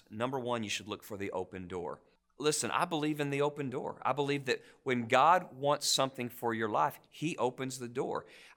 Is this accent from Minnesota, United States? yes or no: no; Arkansas, United States; I love Arkansas. I was born in Arkansas. I've lived pretty much my whole life in Arkansas.